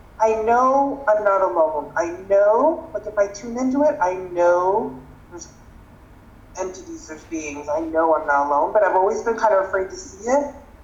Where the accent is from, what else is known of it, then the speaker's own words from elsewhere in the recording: United States; So I'm American in that sense that I'm pretty high on myself.